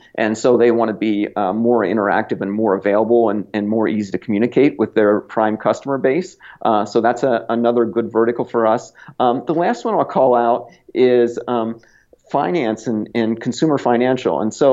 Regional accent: East Coast, United States; now in Bozeman, United States; I grew up on the East Coast and along the way fell in love with the Rocky Mountain West. And so I just decided I picked up and moved to Bozeman, Montana.

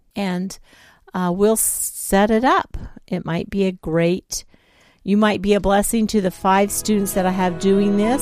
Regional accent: Nigeria; And growing up in Nigeria, we had tons of snakes.

